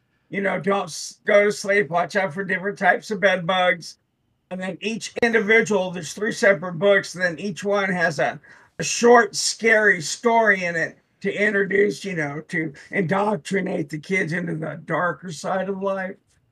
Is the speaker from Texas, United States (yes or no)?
yes; Rockport, Texas, United States; now in Oklahoma, United States; I am originally from South Texas. I have a little town called Rockport, and I'm currently living in Oklahoma.